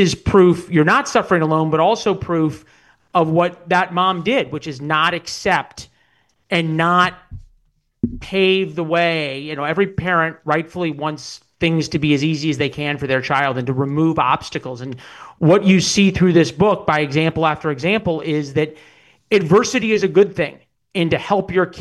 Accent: St. Louis, Missouri, United States; I am so honored to be launching the book back in St. Louis, my hometown.

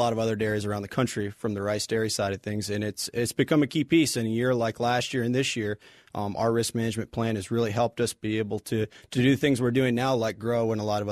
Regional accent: Michigan, United States; So I grew up northern Michigan, a couple hours north of Grand Rapids, hour south of Traverse City for those who like to vacation that way.

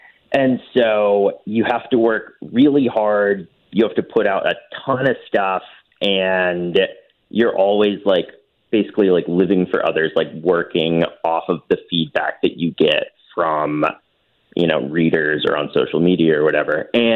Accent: North Carolina, United States; also born or lived in New York / Los Angeles; Yeah, so I grew up in Western North Carolina, which has, you know, just so many fantastic golf courses.

